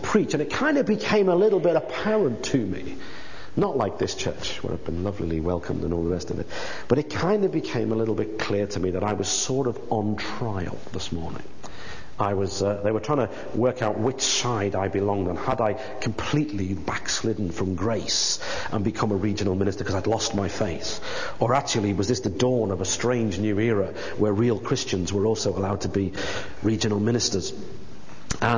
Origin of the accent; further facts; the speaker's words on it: Liverpool, North West England, United Kingdom; I came from a good sound evangelical church that I grew up in Liverpool